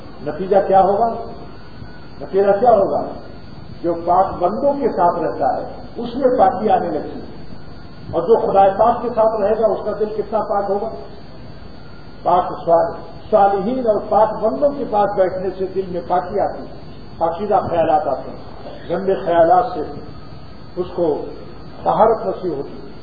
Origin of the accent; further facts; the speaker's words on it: Pratapgarh, Uttar Pradesh, India; پرتاپ گڑھ میں، جو میرا ضلع ہے